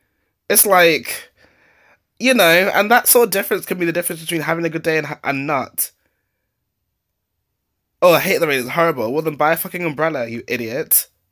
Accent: Nottingham, East Midlands, United Kingdom; I'm from Nottingham. What country are you from? England.

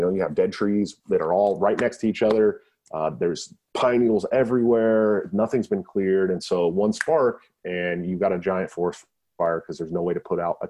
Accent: California, United States; moved away as an adult; also born or lived in Oregon; now in Iowa, United States; it's scary because I'm from California, born and raised. I'm a Cali boy, but I lived in Oregon for 7 years

